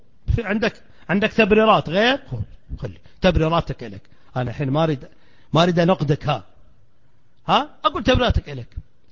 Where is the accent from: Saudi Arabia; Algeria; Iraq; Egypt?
Saudi Arabia; Al-Ahsa, Eastern Province; لو إذا فرض أن عندنا في الأحساء مثلا بعض الممارسات غير المنصوصة